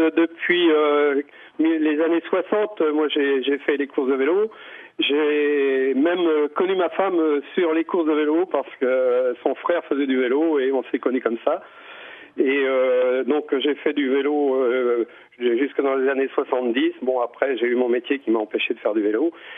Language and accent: French; Pays de la Loire, France; et en plus nous sommes d'origine mayonnaise